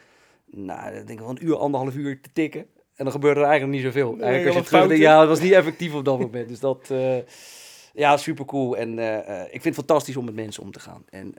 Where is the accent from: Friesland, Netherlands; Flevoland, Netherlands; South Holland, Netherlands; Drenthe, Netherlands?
South Holland, Netherlands; The Hague; now in Leidschendam, Netherlands; En woonachtig in Leidschendam, maar geboren en getogen in Den Haag.